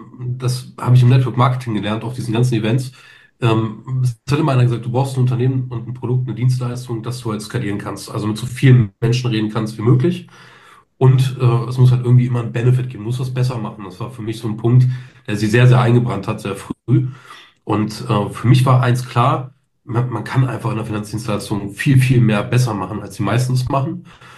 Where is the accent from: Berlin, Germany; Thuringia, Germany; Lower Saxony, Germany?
Lower Saxony, Germany; Braunschweig; Ja, also ich komme aus Braunschweig ursprünglich, habe hier auch mein Büro in Braunschweig.